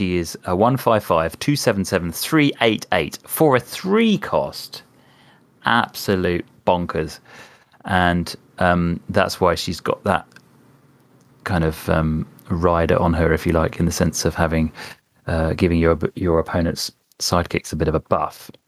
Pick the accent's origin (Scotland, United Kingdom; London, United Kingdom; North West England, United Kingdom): London, United Kingdom; I'm from London, innit?